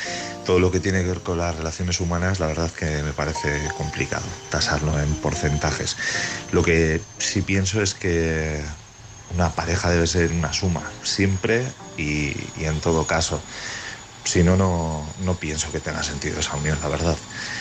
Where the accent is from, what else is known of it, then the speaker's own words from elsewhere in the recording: Bilbao, Basque Country, Spain; de Bilbao.